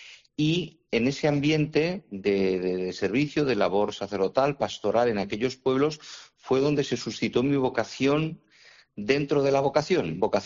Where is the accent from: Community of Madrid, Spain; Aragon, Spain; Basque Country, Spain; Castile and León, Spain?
Aragon, Spain; Cervera de la Cañada; Yo soy de Cervera de la Cañada, ajá, al lado de Calatayud